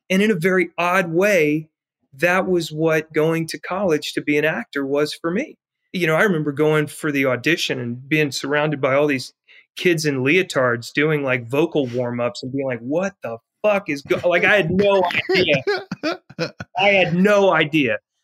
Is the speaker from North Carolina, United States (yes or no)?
yes; Charlotte, North Carolina, United States; at Carmel Junior High, where I grew up in Charlotte, in your ninth grade year, you could begin NJROTC